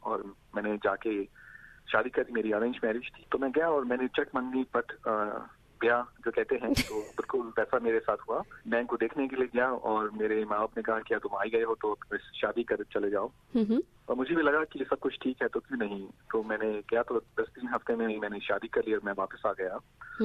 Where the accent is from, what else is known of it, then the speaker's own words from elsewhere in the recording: Hisar, Haryana, India; मैं हिसार हरियाणा से हूँ, जो काफी छोटा जगह है, छोटी सिटी है